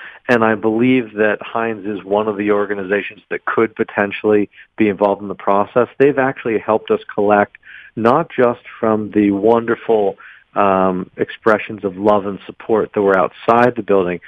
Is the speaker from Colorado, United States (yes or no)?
no; Pittsburgh, Pennsylvania, United States; I'm born and raised in Pittsburgh